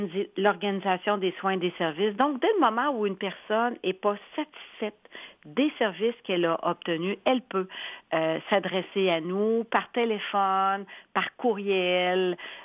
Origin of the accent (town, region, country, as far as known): Quebec, Canada